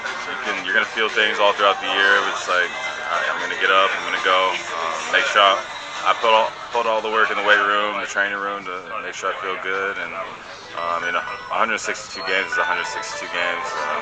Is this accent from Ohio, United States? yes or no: no; Houston, Texas, United States; I'm from Houston, Texas.